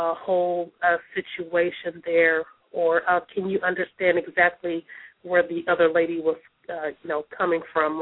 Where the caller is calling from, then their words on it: Tulsa, Oklahoma, United States; I'm calling from Tulsa, Oklahoma.